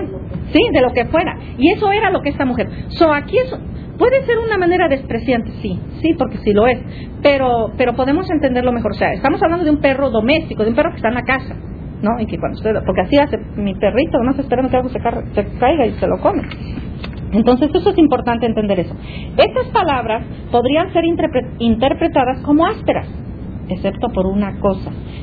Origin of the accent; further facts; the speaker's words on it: Mexico; now in United States; Y todas las que estamos aquí, que venimos de México, sabemos lo que es un perro, ¿verdad?